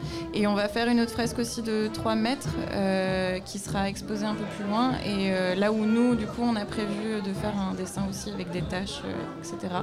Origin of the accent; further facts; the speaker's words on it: Auvergne-Rhône-Alpes, France; now in Brussels, Belgium; Moi, je viens du Vercors